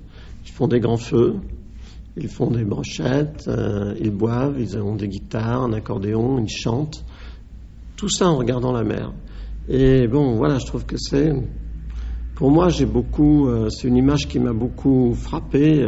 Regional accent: Grand Est, France; je rentrais chez moi en Champagne

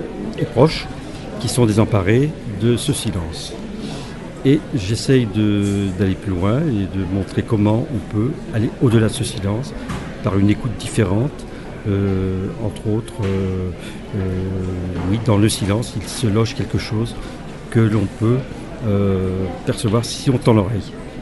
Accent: Chalon-sur-Saône, Bourgogne-Franche-Comté, France; born there; also born or lived in Auxerre; now in Auvergne, France; Alors, je suis né à Chalon-sur-Saône et j'ai vécu 5 années à Auxerre pour des raisons professionnelles. Et depuis 30 ans, je suis en Auvergne.

